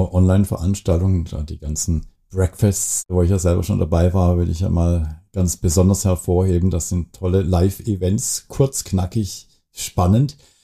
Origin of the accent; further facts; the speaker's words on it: Switzerland; Aber das kann ich doch sagen mit der deutschen Mutter. Aber ich bin Schweizer, also da bin ich stolz drauf.